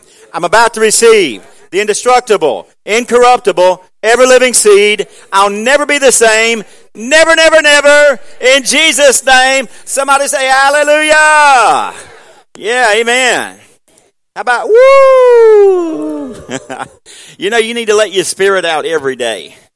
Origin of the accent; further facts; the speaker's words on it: South Carolina, United States; I know where I grew up at in South Carolina here, and coming out of Watts Mill and that kind of thing, where I grew up at, all around here